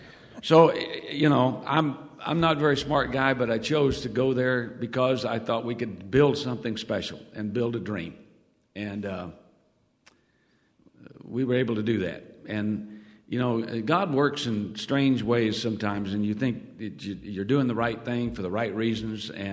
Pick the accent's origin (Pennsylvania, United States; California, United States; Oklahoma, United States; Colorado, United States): Oklahoma, United States; Guthrie; also born or lived in Wichita, Kansas; You know, I grew up in Guthrie, Oklahoma, and I'd gone coaching at Oklahoma University, and so I thought that was it.